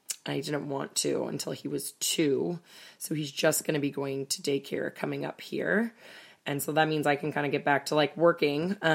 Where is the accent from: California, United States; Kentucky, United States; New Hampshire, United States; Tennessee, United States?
California, United States; Sacramento; Unlike these two hoes, born and bred in Sacramento, stayed.